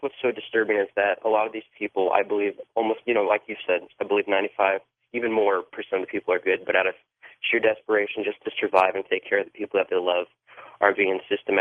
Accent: California, United States; 22 years old, growing up in the East Bay, 25 miles from San Francisco

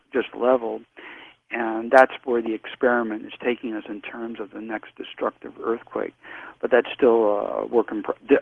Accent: La Jolla, California, United States; By the way, I grew up skin diving in La Jolla Cove, my fondest memories.

